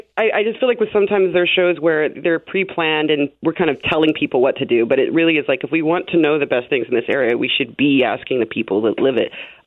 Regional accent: Sacramento, California, United States; I'm from Sacramento. I haven't lived here in like 20 years.

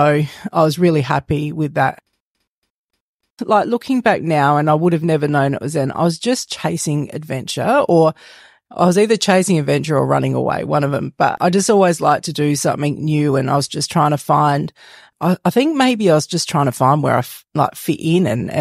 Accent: Adelaide, South Australia, Australia; So we grew up in Adelaide and just in the hills there.

